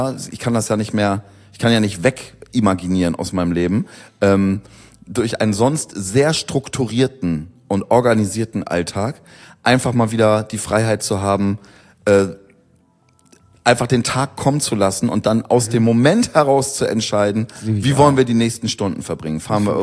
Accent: Baltic coast, Germany; ich bin ja auch an der Ostsee aufgewachsen

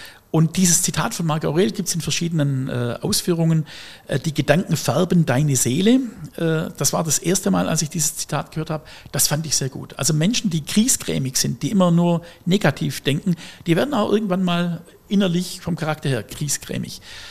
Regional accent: Baden-Württemberg, Germany; Und als Schwabe, man braucht nicht viel Geld.

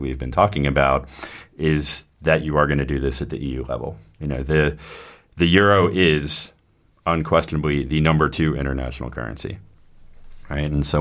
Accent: United States; as an American observer of this

